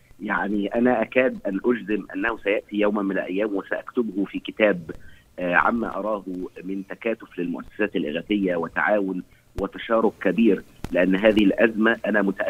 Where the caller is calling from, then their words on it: Cairo, Cairo Governorate, Egypt; يسعدني ويشرفني أن أنا أكون معكم من القاهرة